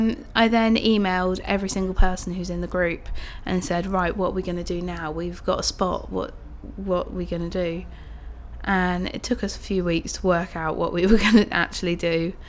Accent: Haslemere, South East England, United Kingdom; I am 18, and I come from Hazelmere, Surrey.

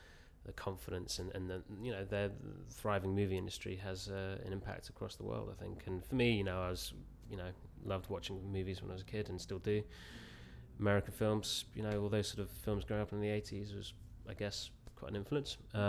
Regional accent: Oxford, South East England, United Kingdom; I grew up in Oxford. I was born in Oxford. Grew up in Oxford and still, for some unknown reason, still there.

